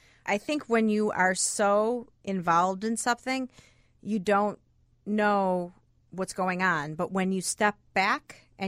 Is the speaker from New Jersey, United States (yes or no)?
no; Chicago, Illinois, United States; Well, I'm from Chicago, born and raised.